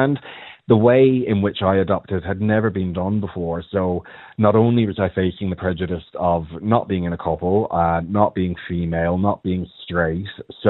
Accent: Ireland; growing up in Ireland as a closeted gay guy, I guess, way back when

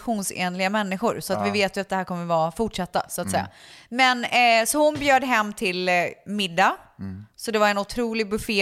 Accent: Sweden; now in United States; som svensk i USA.

